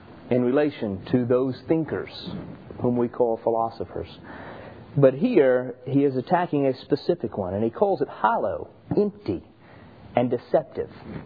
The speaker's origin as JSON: {"language": "English", "town": "Orlando", "region": "Florida", "country": "United States", "tie": "born or raised there", "said": "Growing up in Orlando, you just don't catch the power until you walk the beach"}